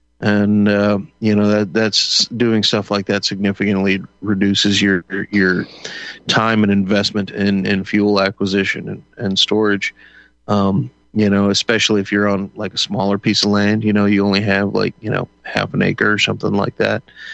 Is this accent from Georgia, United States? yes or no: no; Houston, Texas, United States; You know, and I grew up in Houston, so you know, I worked in the oil and gas.